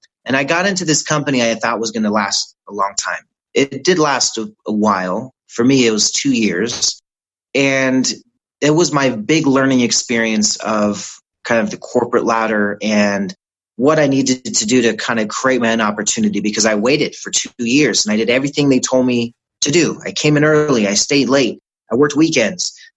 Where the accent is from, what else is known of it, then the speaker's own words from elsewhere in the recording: Riverside, California, United States; born there; So, you know, I was born in Southern California, Riverside, and the hospital now that I was born at is currently a Lowe's.